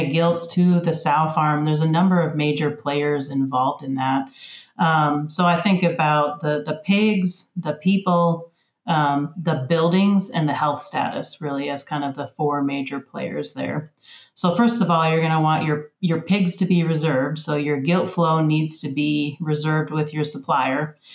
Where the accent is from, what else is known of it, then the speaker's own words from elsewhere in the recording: Wisconsin, United States; I am originally from Wisconsin, so a Wisconsinite at heart.